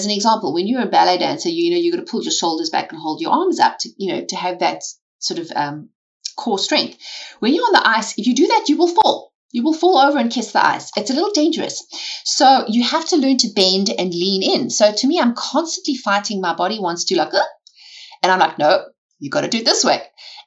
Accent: South Africa; I grew up in South Africa and ice skating is not a thing there. There's no rinks.

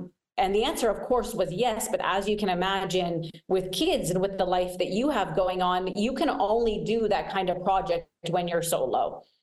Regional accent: Montreal, Quebec, Canada; now in Milan, Italy; because I am Canadian. I'm from Montreal.

